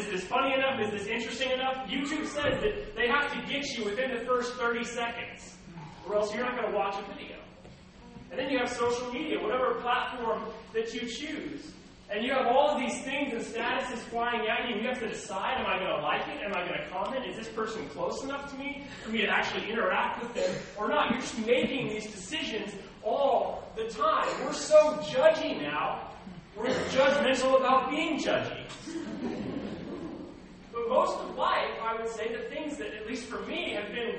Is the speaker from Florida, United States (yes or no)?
no; Los Angeles, California, United States; I grew up in Los Angeles. I actually worked at my home church.